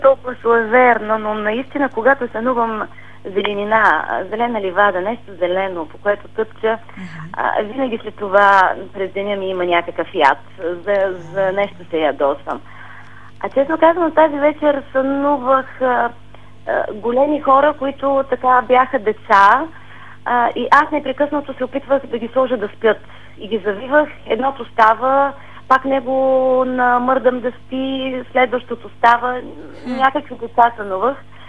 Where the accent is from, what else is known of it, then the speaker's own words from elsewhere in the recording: Laki, Plovdiv Province, Bulgaria; вече не ръководя децата към моя роден град Лъки